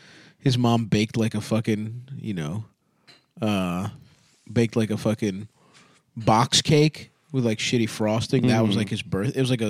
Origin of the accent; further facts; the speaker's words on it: Philippines; I'm Filipino. So yeah, that's kind of Mexican.